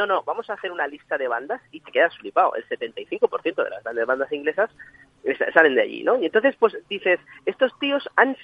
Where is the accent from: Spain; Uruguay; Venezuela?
Spain; Valencian Community; porque nosotros somos valencianos